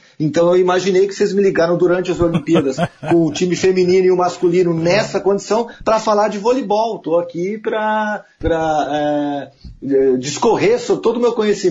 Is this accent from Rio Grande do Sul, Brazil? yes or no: yes; Montenegro, Rio Grande do Sul, Brazil; eu sou um cara que sabe que eu sou de Montenegro, né?